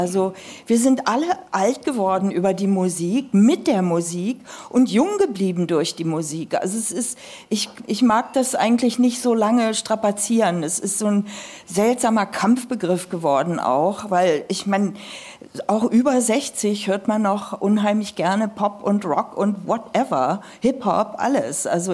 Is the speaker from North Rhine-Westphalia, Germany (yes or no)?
no; Hanover, Lower Saxony, Germany; Außerdem, ich komme aus Hannover